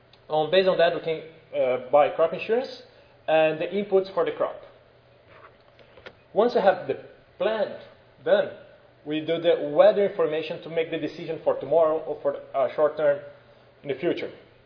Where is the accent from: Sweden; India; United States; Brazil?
Brazil; Like, I'm from Brazil. We have a lot of problems related to that.